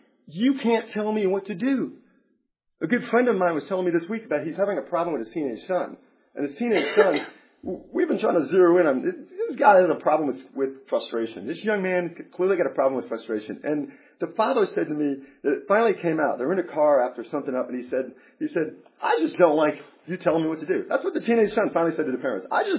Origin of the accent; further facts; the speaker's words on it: New York, United States; I grew up in New York, boxing, sorry, some of you guys have grown up in a nice church.